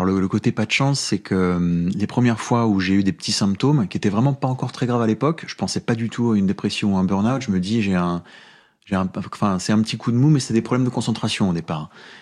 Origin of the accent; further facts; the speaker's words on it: France; accent: French; c'était entre mon accent franchouillard